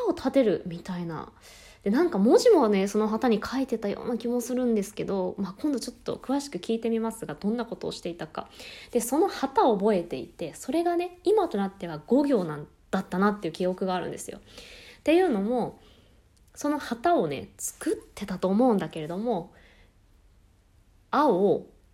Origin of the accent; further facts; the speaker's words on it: Tokyo, Japan; 私住んでいた、まあ、東京まで東京育ちなんですが、農家とかもたくさんあるようなところで、山の中っていうか里みたいなところに住んでたんですが